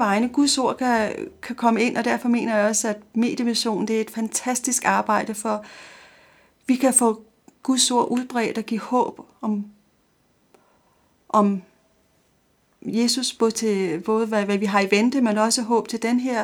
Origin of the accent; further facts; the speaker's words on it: Capital Region of Denmark, Denmark; now in Copenhagen, Denmark; Jeg bor her i København. Jeg kommer fra Nordsjælland.